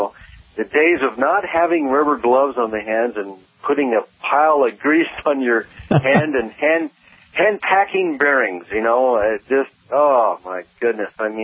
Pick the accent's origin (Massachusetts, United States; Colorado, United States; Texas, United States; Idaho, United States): Idaho, United States; Boise; We had March Madness actually play in Boise, Idaho, here in my hometown where I'm sitting right now